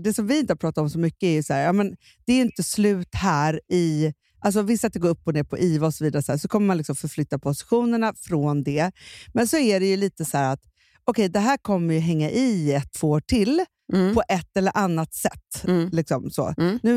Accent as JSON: {"language": "Swedish", "town": "Stockholm", "region": "Stockholm County", "country": "Sweden", "tie": "born or raised there", "said": "vi är ju infödda stockholmare, du och jag"}